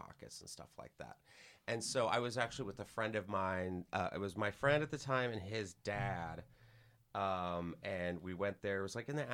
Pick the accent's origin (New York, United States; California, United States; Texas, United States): Texas, United States; So I was about 12 years old, and I grew up in Texas.